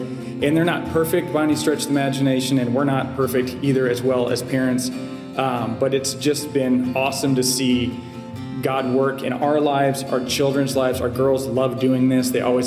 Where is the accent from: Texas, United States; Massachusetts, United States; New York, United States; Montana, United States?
Texas, United States; Leander; We're from Leander, Texas. We moved here in 2010 for medical school, and we've been here since then.